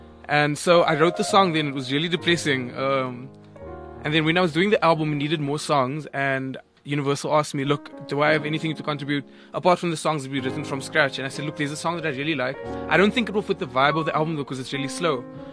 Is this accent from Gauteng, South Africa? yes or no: no; Cape Town, Western Cape, South Africa; So I didn't know what was happening back home in Cape Town, obviously, because I'm from Cape Town.